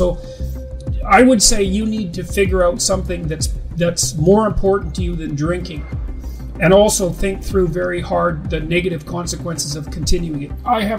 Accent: Alberta, Canada; Again, I said I was from Northern Alberta. It was a pretty hard drinking culture

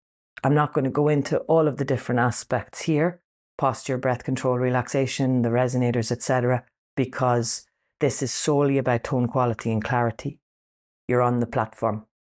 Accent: Ireland; Firstly, I'm Irish. Secondly, I'm human.

